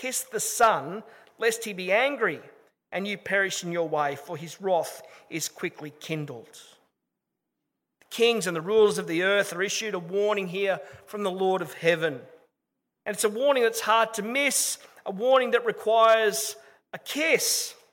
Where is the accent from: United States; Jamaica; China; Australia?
Australia; Sydney, New South Wales; Growing up in Sydney, my grandma used to take me to visit my auntie Millie.